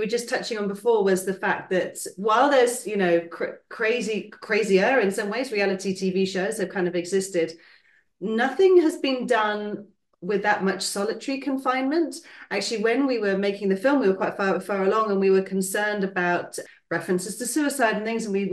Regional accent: Kathmandu, Bagmati, Nepal; I live in Nepal. So I grew up in Nepal, in Kathmandu.

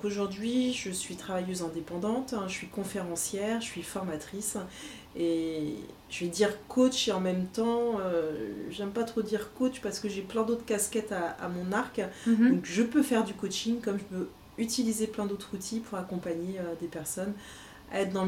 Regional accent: Troyes, Grand Est, France; born there; also born or lived in French Guiana; d'où je viens de Troyes, je suis née à Troyes.

